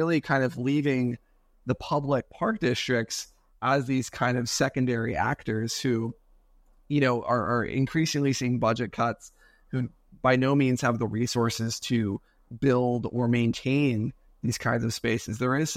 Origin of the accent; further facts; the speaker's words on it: Philadelphia, Pennsylvania, United States; And I'm from the Philadelphia area. We've got a long Quaker tradition here.